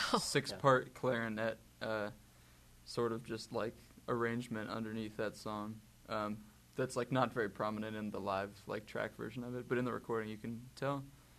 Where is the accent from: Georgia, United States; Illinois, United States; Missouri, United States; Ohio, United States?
Ohio, United States; Youngstown; He's like a pretty, like, in our hometown, Youngstown, we're all from Youngstown. And my dad is like a pretty prolific jazz saxophone player in Youngstown. So I grew up with that.